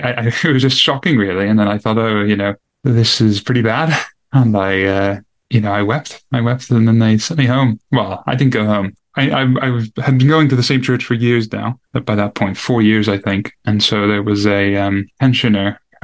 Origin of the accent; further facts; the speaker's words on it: New Jersey, United States; now in United Kingdom; Well, I'm an American. I'm from New Jersey originally, and it's very expensive and tuition's very expensive in that state.